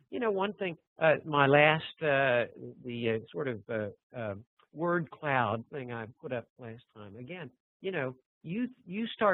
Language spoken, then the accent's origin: English; Vernon, Texas, United States; I should mention, he's from my hometown, Vernon, Texas